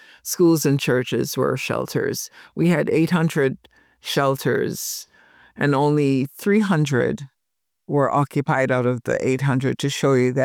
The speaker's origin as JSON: {"language": "English", "town": "Montego Bay", "region": "Saint James", "country": "Jamaica", "tie": "born or raised there", "said": "I am from Montego Bay, a happy little girl that grew up in Montego Bay."}